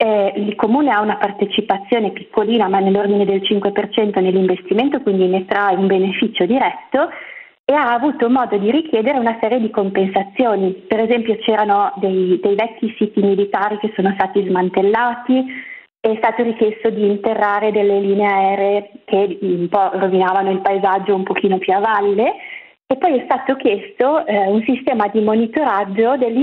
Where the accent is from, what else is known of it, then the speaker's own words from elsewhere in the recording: Friuli-Venezia Giulia, Italy; Per esempio, io originariamente sono friulana, nella mia regione